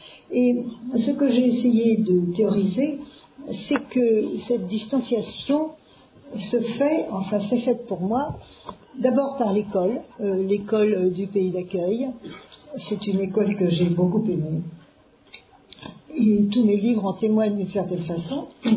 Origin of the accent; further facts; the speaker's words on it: France; born there; puisque je suis née en France en 1934